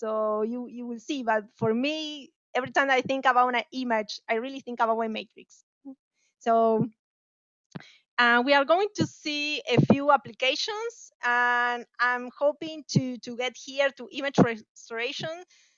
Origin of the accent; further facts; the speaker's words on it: Argentina; English is a second language; I'm from Argentina, so I speak Spanish, actually, probably better than English